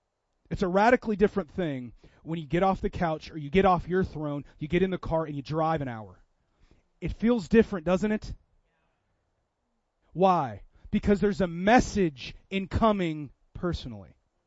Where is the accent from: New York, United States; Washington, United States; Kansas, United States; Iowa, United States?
Washington, United States; Seattle; even my hometown of Seattle, it's incredibly religious.